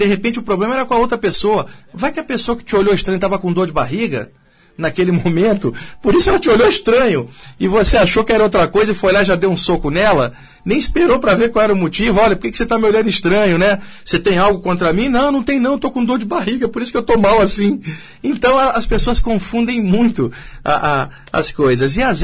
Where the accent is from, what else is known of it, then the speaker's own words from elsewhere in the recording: Rio de Janeiro, Brazil; accent: carioca; now in São Paulo, Brazil; principalmente com esse sotaque de carioca, eu estou aqui há 20 anos em São Paulo, mas ainda tem o sotaque carioca